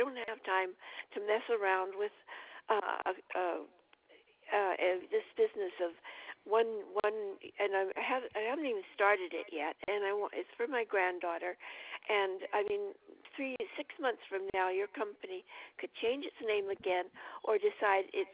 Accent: Nova Scotia, Canada; And I'm a Canadian, so my postal code is B4, V as in Victor, 4H1.

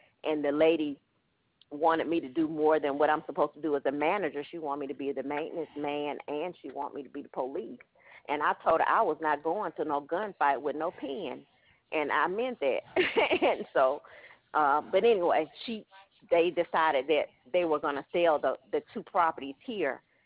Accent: Alabama, United States; also born or lived in New Haven, Connecticut; And I took the job here because my mother, I am from Alabama, and my mom had gotten ill.

